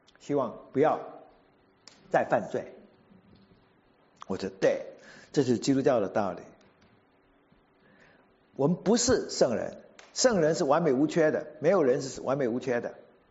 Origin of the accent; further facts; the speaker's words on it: China; 我们中国人都是这样子吧？